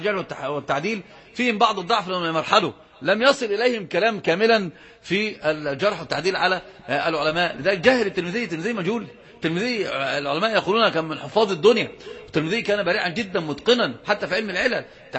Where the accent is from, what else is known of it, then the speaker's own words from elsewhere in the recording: Yemen; زي ما بيقولوا عندنا في اليمن